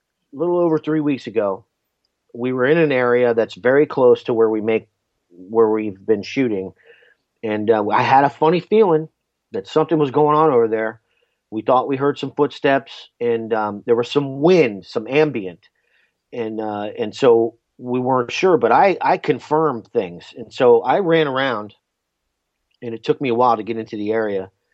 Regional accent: United States; I feel compelled as an American, as a human being, as a man

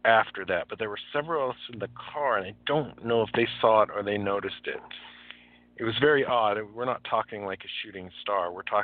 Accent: Clovis, New Mexico, United States; born there; I was born in Clovis, New Mexico

